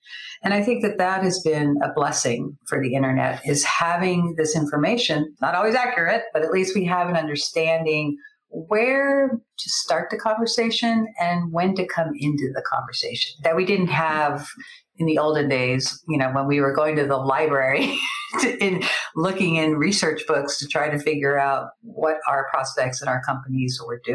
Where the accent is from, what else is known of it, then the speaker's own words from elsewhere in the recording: Los Angeles, California, United States; They moved back to my hometown.